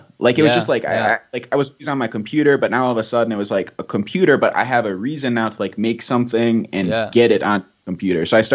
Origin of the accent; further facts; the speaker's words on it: Novi, Michigan, United States; I grew up in Michigan, in kind of a small town in Michigan. The town I grew up in was Novi, which stands for the number 5 railroad stop.